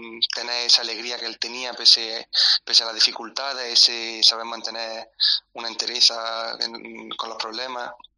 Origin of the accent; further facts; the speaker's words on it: Albolote, Andalusia, Spain; Yo vengo de Albolote, de un pueblecito de aquí cerca, y bueno, tengo 20 años